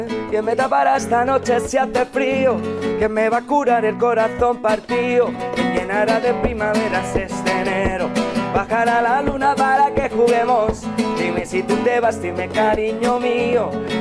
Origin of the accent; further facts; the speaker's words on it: L'Hospitalet de Llobregat, Catalonia, Spain; Jo soc d'aquí d'Hospitalet